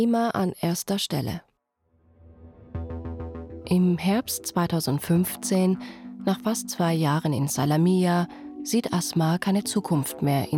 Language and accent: German; Iran; German is a second language; moved away as an adult; now in Germany; Ich habe mein Heimatland Iran am 1. Januar 2004 verlassen. Da war ich 20.